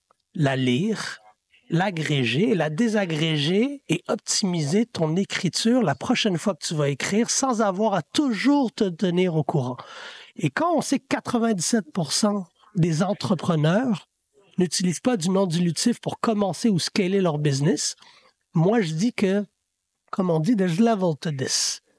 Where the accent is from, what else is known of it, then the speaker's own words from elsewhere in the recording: Montreal, Quebec, Canada; Moi, je viens de Saint-Michel, Montréal-Nord.